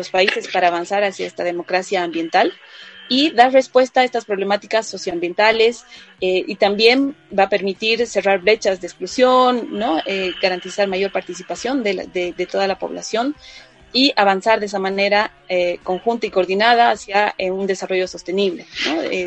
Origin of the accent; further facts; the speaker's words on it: La Paz, Bolivia; moved away as an adult; Yo soy de La Paz. Soy mamá de dos niñas.